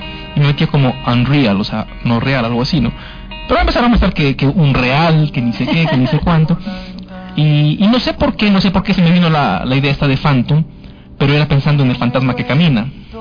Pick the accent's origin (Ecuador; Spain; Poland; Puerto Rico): Ecuador; Carchi; Eso, 04 es una manera numérica de decir soy del Carchi.